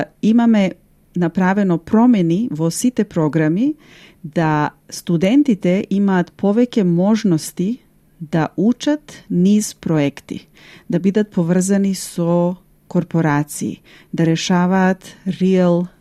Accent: Štip, Eastern, North Macedonia; also born or lived in Skopje; Јас сум родена во Скопје, во Република Македонија, а живеев во Штип како дете, како средношколец.

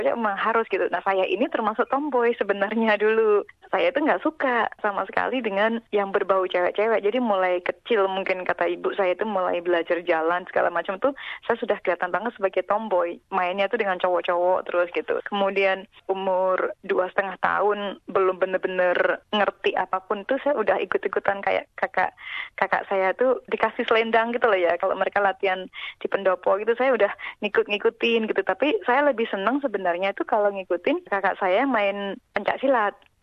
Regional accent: Ngawi, East Java, Indonesia; Kauman Widodaren Ngawi, Jawa Timur. Di sana itu memang tari sudah identik dengan budayanya kita. Apalagi saya dari keluarga seni.

